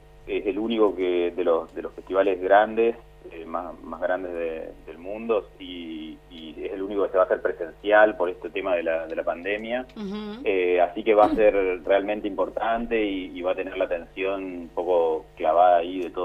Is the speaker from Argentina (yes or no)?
yes; Crespo, Entre Ríos, Argentina; born there; Yo nací en Crespo.